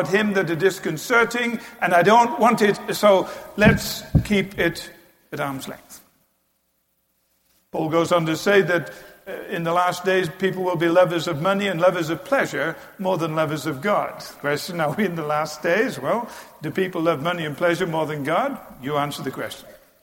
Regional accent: United Kingdom; I'm British.

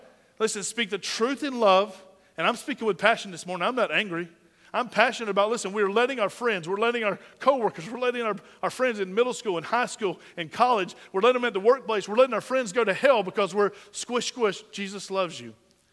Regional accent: United States; And if you haven't done that, you haven't done your responsibility as an American, and I believe as a Christian that's free in this nation

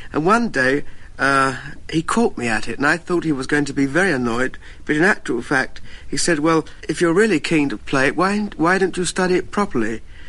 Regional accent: Battersea, London, United Kingdom; born there; Yes, I was born in Battersea.

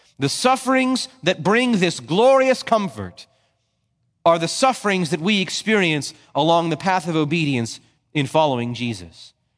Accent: New Jersey, United States; I grew up in New Jersey, where it's not sunny every day like it is in Southern California.

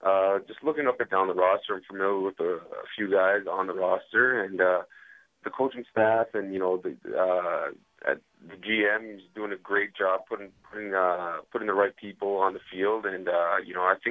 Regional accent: Canada; And, you know, being a Canadian, playing special teams, you know, there's a pride factor in that too.

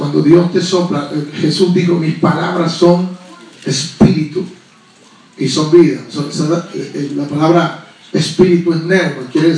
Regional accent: Venezuela

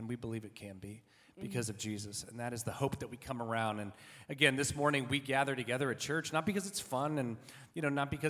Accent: Montgomery, Alabama, United States; now in Atlanta, United States; we're from the South originally. Catherine's from Athens, Georgia. I'm from Montgomery. Spent a lot of time around Florence, Mississippi, though, too, with my mom's family. And we live in Atlanta currently.

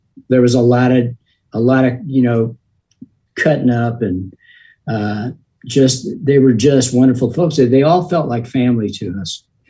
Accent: Long Beach, California, United States; I grew up in Long Beach, California, and … came and played at a high school that was right across town from where I lived.

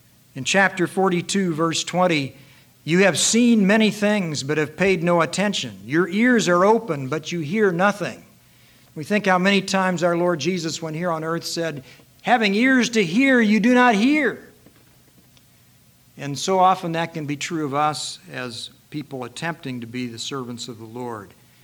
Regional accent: St. Louis, Missouri, United States; Maybe some 18-wheelers would go all the way out to St. Louis, my hometown.

